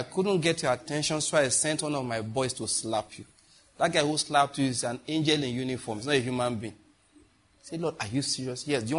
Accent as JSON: {"language": "English", "town": "Enugu", "region": "Enugu State", "country": "Nigeria", "said": "It's because I'm from Enugu."}